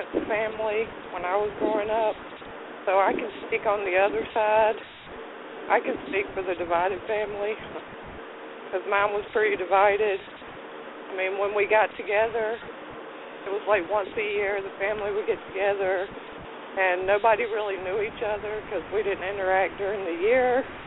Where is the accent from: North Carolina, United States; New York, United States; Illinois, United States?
North Carolina, United States; Reidsville; I'm from Reedsville, North Carolina.